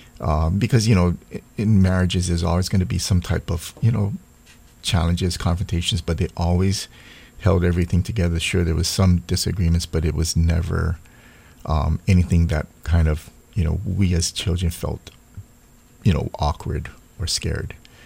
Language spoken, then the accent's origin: English; Honolulu, Hawaii, United States; Born and raised in Kalihi.